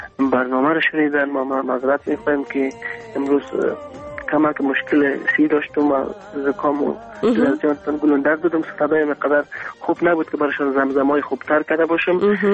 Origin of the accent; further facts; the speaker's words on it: Afghanistan; از افغانستان هستم و همطور ام آهنگ من شاید چنده باشین گفتیم که پشتون بود چو قلبم تاجک هستم.